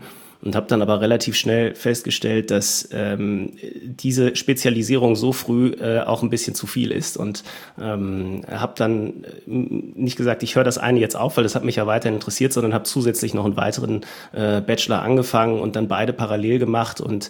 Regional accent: Germany; born or raised there

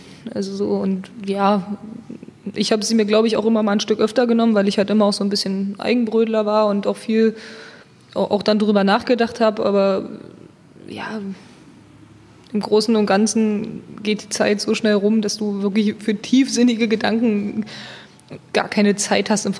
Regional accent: Saxony-Anhalt, Germany; also born or lived in Cologne; Ja, ich komme aus Sachsen-Anhalt. Also ich bin geboren in Köln und bin aber aufgewachsen in Sachsen-Anhalt

